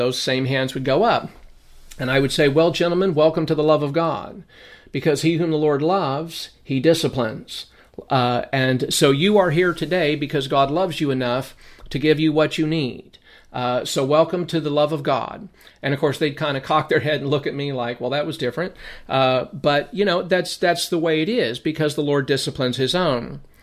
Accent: Las Vegas, Nevada, United States; When I was growing up in Vegas, from 1980 to 1990, I fell into the lifestyle of drugs for about 7 years

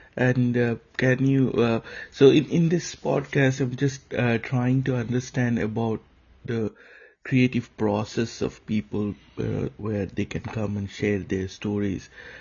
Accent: eastern India, India; English is a second language; Eastern India.

